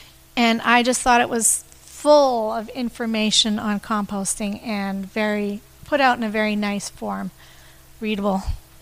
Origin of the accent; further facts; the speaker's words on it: Canadian Shield, Canada; I grew up on the Canadian Shield. Didn't have to dig far to get rock.